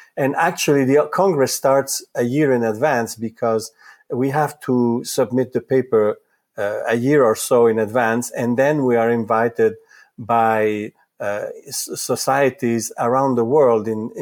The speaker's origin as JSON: {"language": "English", "country": "Italy", "tie": "born there", "first_language": "Italian", "second_language": "English", "said": "I was born in Italy, so Italian is my mother tongue."}